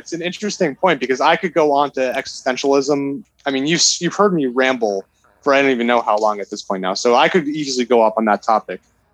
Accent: Massachusetts, United States; I mean, I'm from the Massachusetts, so, you know, Boston, you know, wherever

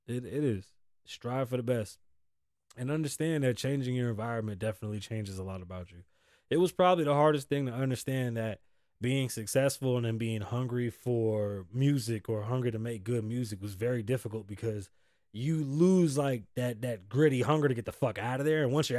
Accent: Las Vegas, Nevada, United States; I'm from Las Vegas, home of the casinos.

